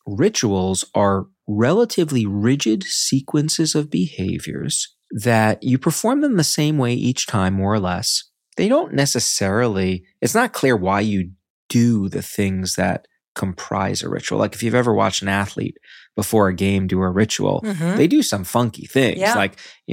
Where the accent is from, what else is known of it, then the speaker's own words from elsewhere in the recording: Brooklyn, New York, United States; I mentioned before we started filming that I grew up in Brooklyn, New York. And although you may not hear the accent right now